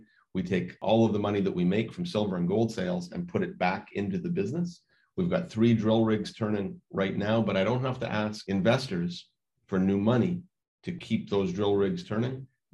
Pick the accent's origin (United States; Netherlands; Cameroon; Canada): Canada; Timmins, Ontario; born there; I was born in Timmins, Ontario, which is a fabulous storied mining camp in Northern Ontario, Canada.